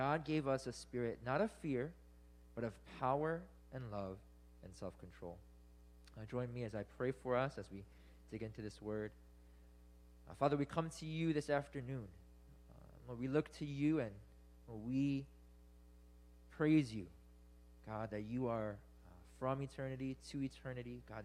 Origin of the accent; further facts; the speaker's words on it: United States; maybe particularly because we're American, it is easier for us to think of our lives in more individual terms, right?